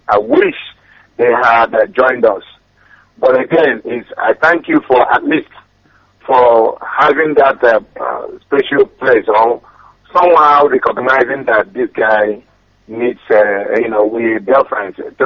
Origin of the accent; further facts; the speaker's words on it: Amuriamanze, Imo, Nigeria; now in Atlanta, United States; I am originally from Amuriamanze in the Isu local government area of Imo State, Biafra land.